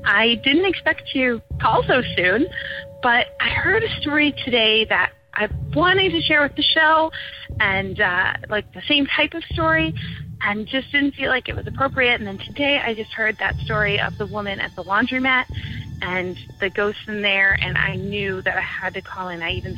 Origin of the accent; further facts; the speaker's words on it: Michigan, United States; And I grew up in Michigan, and every summer we would go out on the boat and go to every island you could think of.